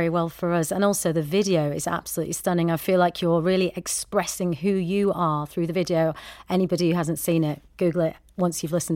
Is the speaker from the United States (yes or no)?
no; Yorkshire and the Humber, United Kingdom; now in London, United Kingdom; When I first moved to London, I was way up in North London and I got on the wrong branch of the Northern Line and ended up in Elephant and Castle. And coming from Yorkshire, I'd never experienced anything like it.